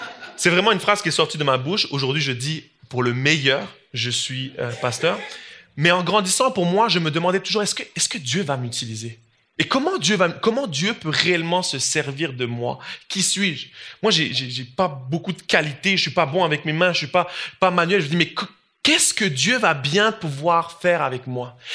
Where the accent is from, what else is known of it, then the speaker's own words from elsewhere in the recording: Switzerland; Moi, comme je l'ai dit tout à l'heure, je viens de la Suisse.